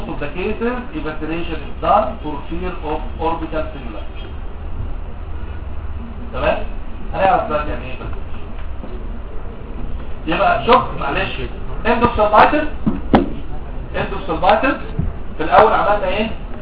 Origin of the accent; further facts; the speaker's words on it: Egypt; حتى البترست ما عندنا في مصر دي عمليه غاليه جدا